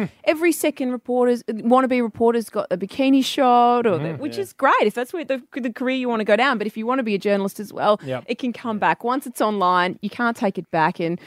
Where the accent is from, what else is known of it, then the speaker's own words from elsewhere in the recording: Melbourne, Victoria, Australia; we grew up in Melbourne because of schooling and my dad's business.